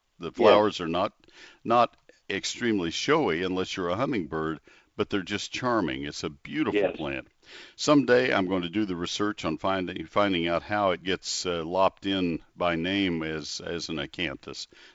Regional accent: College Station, Texas, United States; I'm a native Texan, but at that time, A&M, my hometown, didn't have quite as strong a program.

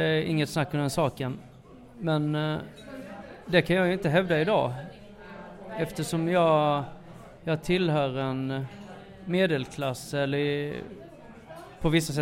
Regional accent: Sölvesborg, Blekinge, Sweden; För att i Sölvesborg där jag växte upp, där visste alla vem jag var eftersom det var en så liten stad. Alla visste att jag var adopterad och vem som var min mamma och vem som var min syster.

